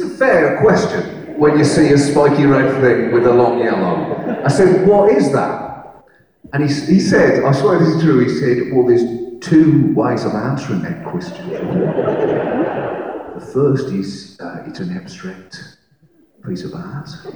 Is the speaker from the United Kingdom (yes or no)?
yes; United Kingdom; It's hard as a British person to travel anywhere on Earth that isn't Britain.